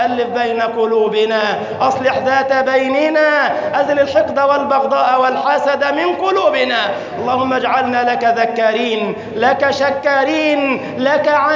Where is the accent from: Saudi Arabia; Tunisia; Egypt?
Egypt; اللهم احفظ بلدنا مصر وسائر بلاد المسلمين